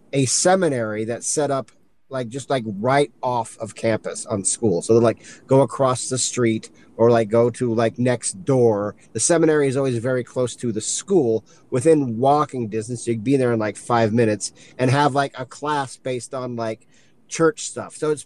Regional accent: Utah, United States; So I'm from Utah. It's where I am now.

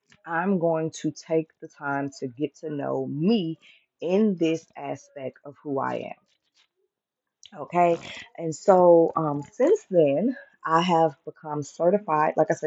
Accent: St. Louis, Missouri, United States; returning home from my 2 month or almost 2 month journey out of my hometown of St. Louis, Missouri.

